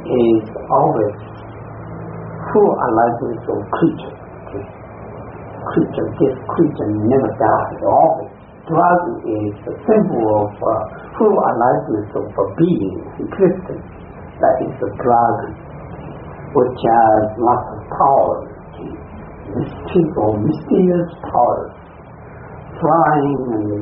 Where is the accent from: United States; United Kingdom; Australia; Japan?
Japan; first language Japanese; English is a second language; Because I am not American, so I have to use some English. My native language is Japanese.